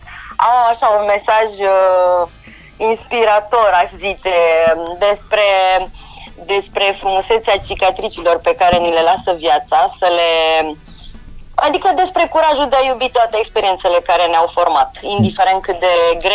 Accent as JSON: {"language": "Romanian", "region": "Bucharest", "country": "Romania", "said": "Salutări din București. Da, mă rog, părinții mei sunt din București, sau mă rog, de pe lângă București, dar am și rude în Moldova."}